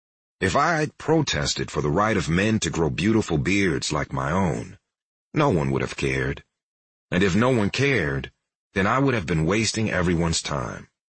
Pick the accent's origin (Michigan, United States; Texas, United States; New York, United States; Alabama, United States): Texas, United States; Charlottesville brought back memories of growing up in Texas and being afraid, sometimes even to breathe.